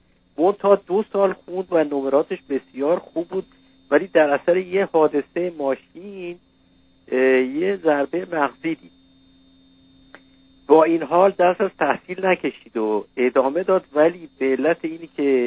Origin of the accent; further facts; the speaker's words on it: Iran; moved away as an adult; now in United States; ما تقریبا 20 سال پیش از ایران مهاجرت کردیم